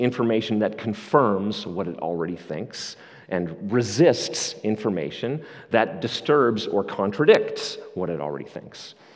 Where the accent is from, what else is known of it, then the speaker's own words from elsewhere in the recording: Canada; I'm Canadian. I am not an American citizen. I literally cannot vote